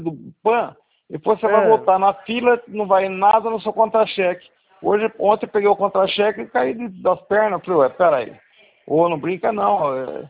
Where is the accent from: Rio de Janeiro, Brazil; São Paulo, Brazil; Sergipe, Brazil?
São Paulo, Brazil; São Carlos; now in Pirassununga, Brazil; Eu sou de São Carlos, mas tem aqui em Pirassununga. Estou morando em Pirassununga.